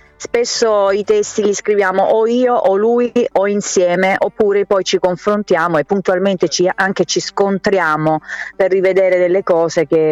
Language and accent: Italian; Manduria, Apulia, Italy; Sì, sono pugliese, sono di Manduria, in provincia di Taranto.